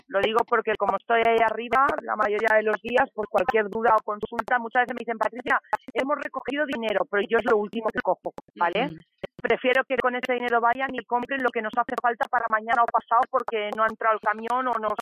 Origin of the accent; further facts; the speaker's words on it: Elche, Valencian Community, Spain; yo que soy de Elche